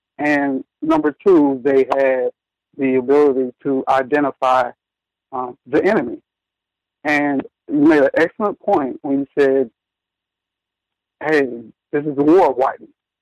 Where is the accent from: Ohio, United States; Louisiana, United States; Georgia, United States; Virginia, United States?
Louisiana, United States; I'm from Louisiana.